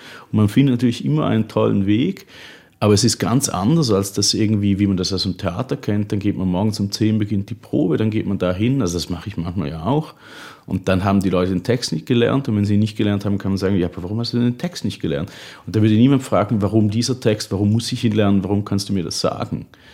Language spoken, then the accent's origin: German; Switzerland; beispielsweise die Schweiz, ich bin Schweizer, ein Land ohne Bodenschätze